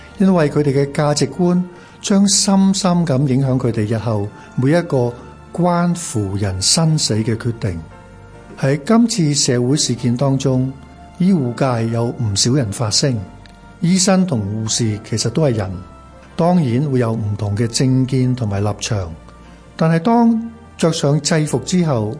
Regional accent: Hong Kong; 我衷心希望我们这个生于斯长于斯的香港会变得更好。

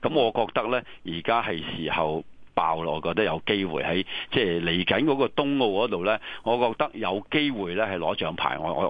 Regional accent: China; 我哋中國人女子係咪應該集中火力去搞呢

